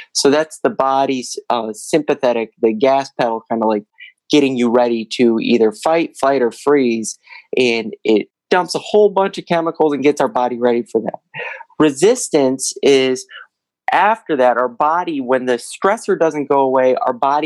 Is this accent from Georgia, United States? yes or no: no; Toledo, Ohio, United States; I grew up in Toledo, Ohio, and kind of gradually made my way south